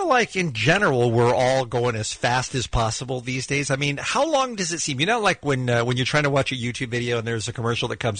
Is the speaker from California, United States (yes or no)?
yes; California, United States; I grew up in Orange County. I lived there for 16 years.